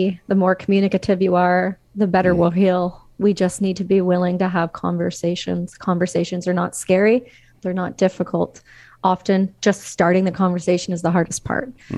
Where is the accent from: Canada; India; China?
Canada; Our rights as Canadian citizens, my right as a Canadian citizen, my son's right as a Canadian citizen, my husband's right.